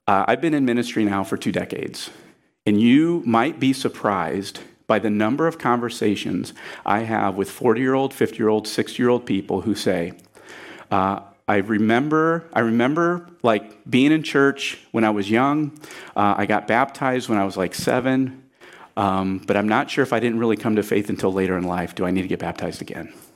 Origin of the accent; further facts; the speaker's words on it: Port Clinton, Ohio, United States; And I'm from Port Clinton, Ohio. And in Port Clinton, Ohio, we don't baptize people in a horse trough in a church. We go out to Lake Erie and we baptize people there.